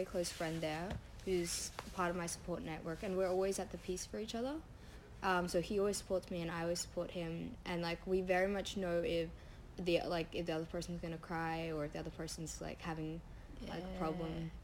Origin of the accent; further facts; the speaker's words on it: Australia; Especially since I'm from Australia, I don't get much international experience.